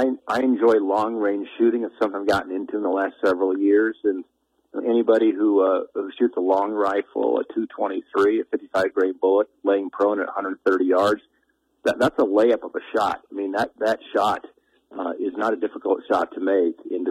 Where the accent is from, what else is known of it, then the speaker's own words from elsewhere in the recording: Montana, United States; I never thought as a kid growing up in Montana that someday I got to be part of making history with President Trump.